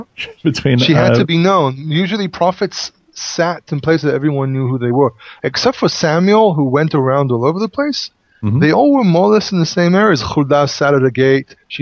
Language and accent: English; Haifa, Haifa District, Israel; When I was growing up in the Haifa area, the Kishon was pretty icky.